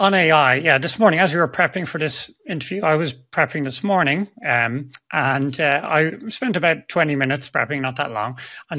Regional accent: Ireland; 10:15 here in the morning, but I'm Irish, so I can do that anytime you want.

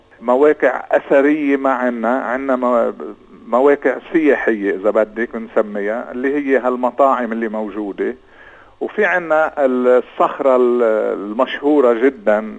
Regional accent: Kfar Aatra, Mount Lebanon, Lebanon; ان شاء الله هالايام بترجع حلوه مثل ما كانت قديما، لحتى نقدر نعمل مشاريع اكثر واكثر بضيعتنا

